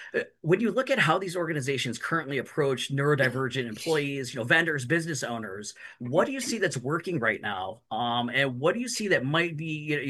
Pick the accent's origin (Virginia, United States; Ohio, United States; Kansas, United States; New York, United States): Ohio, United States; Cleveland; Plus, I'm from Cleveland and the Browns suck.